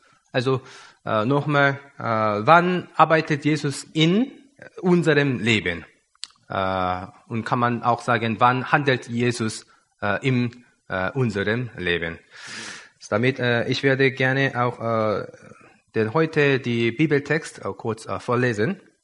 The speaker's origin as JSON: {"language": "German", "country": "South Korea", "second_language": "German", "moved": "yes", "lives_now": "Regensburg, Germany", "said": "Ich komme ursprünglich aus Südkorea. Jetzt wohne ich jetzt in Regensburg. Dort bin ich auch Leiter in einer Baptisten, die freie evangelische Gemeinde."}